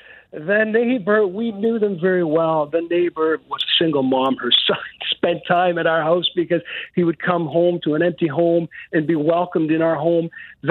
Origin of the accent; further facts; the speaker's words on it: Edmonton, Alberta, Canada; When I grew up in Edmonton, I never felt the other. I never felt anything other than a full Albertan, Edmontonian, proud, and never thought about it.